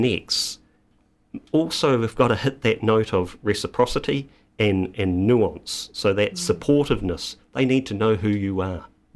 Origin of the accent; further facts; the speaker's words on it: New Zealand; now in London, United Kingdom; I'm a Kiwi in London.